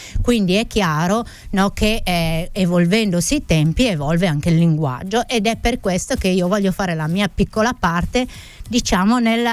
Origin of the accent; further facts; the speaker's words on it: Friuli-Venezia Giulia, Italy; first language Carnic; nella mia lingua madre, no? Che è il carnico, come abbiamo detto prima. Noi abbiamo la fortuna di vivere in una terra che ha tante peculiarità linguistiche